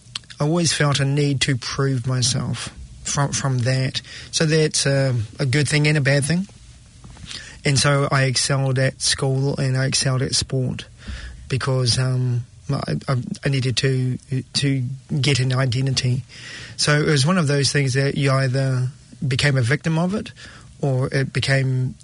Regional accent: Auckland, New Zealand; growing up in South Auckland, with a mum who was an alcoholic. When I was born, my mum was 40, my dad was 50. So they were quite old as well.

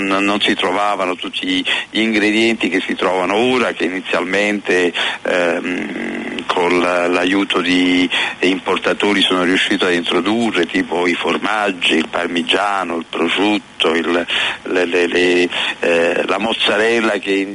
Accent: Naples, Campania, Italy; now in New Zealand; sono di Napoli

